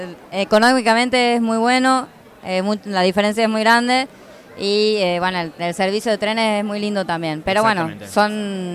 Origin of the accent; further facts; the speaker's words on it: Tucumán, Argentina; yo que vengo de Tucumán